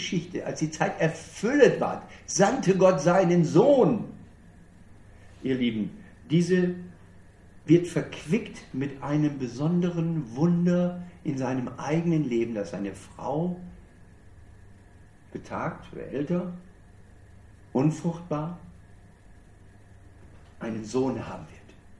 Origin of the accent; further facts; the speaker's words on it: Northern Germany, Germany; Ich komme ja aus Norddeutschland, da sagt man, dummtüch.